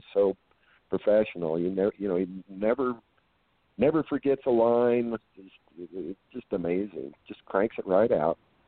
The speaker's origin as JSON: {"language": "English", "region": "Idaho", "country": "United States", "tie": "born or raised there", "said": "I was telling him a story about when I grew up in Idaho, and there was a drive-in theater."}